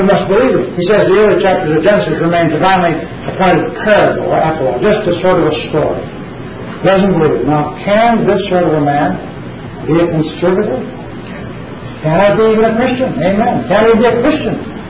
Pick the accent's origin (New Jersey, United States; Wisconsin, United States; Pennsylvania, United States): New Jersey, United States; I come from New Jersey, right across the United States.